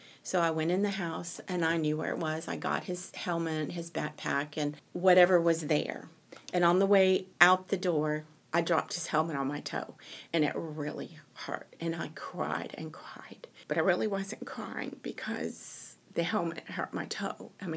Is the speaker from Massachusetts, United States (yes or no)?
no; Virginia, United States; because I came from Virginia and I liked history and I love Virginia history and American history